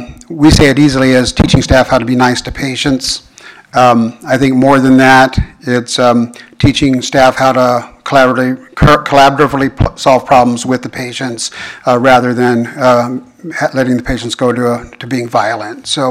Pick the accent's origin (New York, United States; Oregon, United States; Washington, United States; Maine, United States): Oregon, United States; Keizer; also born or lived in Portland, Oregon; I was born in Portland, Oregon in 1962. I grew up by a military man who decided to settle to Oregon in 1976, and we settled in Kaiser, Oregon.